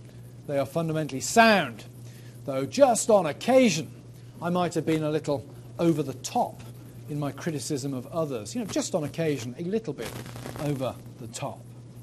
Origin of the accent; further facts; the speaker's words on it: England, United Kingdom; You know, as an Englishman, I have to watch the Kenneth Branagh, Henry V, St. Crispin's Day speech at least once every year.